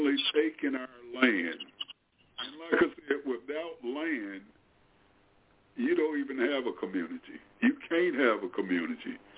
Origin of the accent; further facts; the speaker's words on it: Delaware, United States; I voted for him. I'm from Delaware, his home state